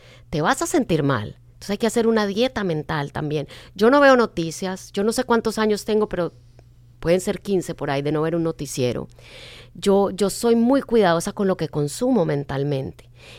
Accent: Antioquia, Colombia; yo bromeo y digo que casi me engangreno el brazo, por exagerada, que como buena paisa

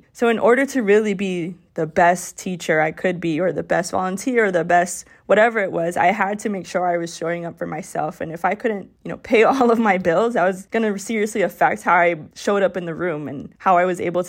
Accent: Miami, Florida, United States; So I was considering either moving to my hometown of Miami, Florida

